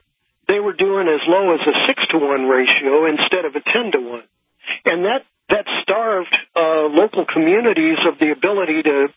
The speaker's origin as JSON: {"language": "English", "region": "Missouri", "country": "United States", "said": "And I came from Missouri."}